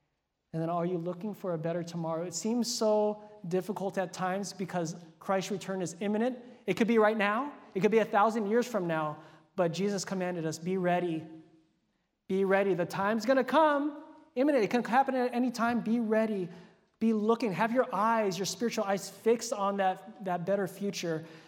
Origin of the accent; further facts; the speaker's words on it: Hawaii, United States; You guys know I'm from Hawaii, right? So we have a saying that the boy can leave the island, but the island is never going to leave the boy, right? I'm always going to be an islander deep down inside.